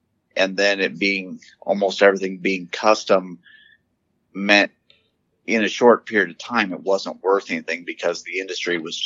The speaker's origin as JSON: {"language": "English", "town": "Gibson City", "region": "Illinois", "country": "United States", "said": "Yeah, so I'm from the Gibson City, Illinois area. We're north of Champaign, east of Bloomington."}